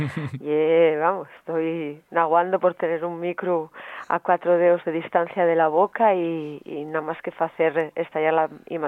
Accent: Turón, Asturias, Spain; yo soy del Descuenques, de Turón, y la copla forma parte del ADN de alguien del Descuenques.

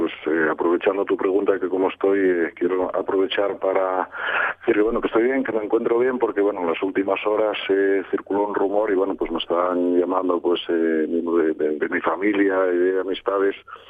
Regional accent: Somiedo, Asturias, Spain; estoy recluido desde el pasado día 13, pues aquí en Perlunes, en Somiedo, mi pueblo, que fue donde me sorprendió el estado de alarma

